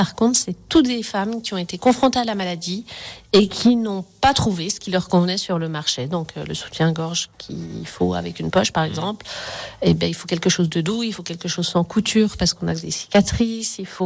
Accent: Auvergne-Rhône-Alpes, France; Elle était vendue dans une pharmacie à La Roche-sur-Foron, donc je suis de Saint-Jouard.

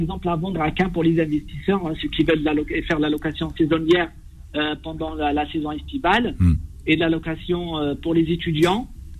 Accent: Béjaïa Province, Algeria; Moi, je suis Algérien, je suis de la région de Béjaïa aussi

